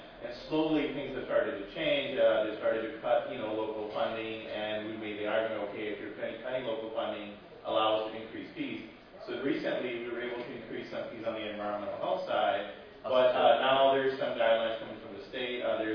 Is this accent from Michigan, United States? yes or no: yes; Detroit, Michigan, United States; I'm from Michigan, Detroit, Wayne County area.